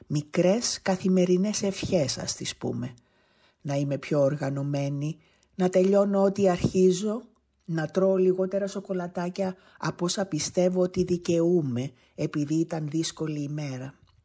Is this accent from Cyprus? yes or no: yes; Cyprus; Να επανενωθεί επιτέλους η πατρίδα μου, η Κύπρος.